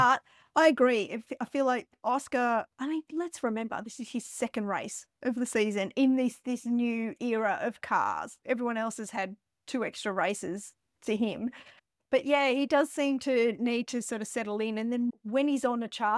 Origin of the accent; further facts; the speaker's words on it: Australia; Of course, bias again, being Australian.